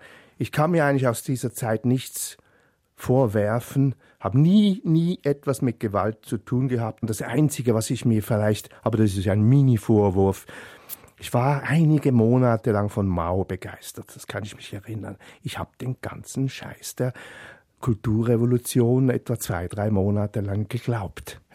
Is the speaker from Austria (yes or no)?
no; Basel, Basel-Stadt, Switzerland; moved away; Wenn ich von meinem Zimmer aus dem Fenster schaute, sah ich ebenfalls Frankreich, das bei uns in Basel-Elsass heißt. Und das war alles also auch sehr nah und ich konnte auch sehr bald ziemlich gut Französisch.